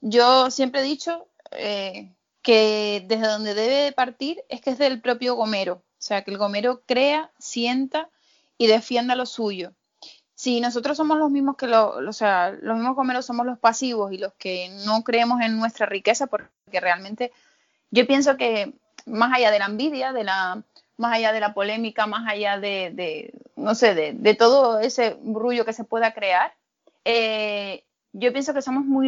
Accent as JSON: {"language": "Spanish", "region": "Canary Islands", "country": "Spain", "said": "Dios, qué grande es mi tierra, ¿no? O sea, qué grande es ese trocito de isla"}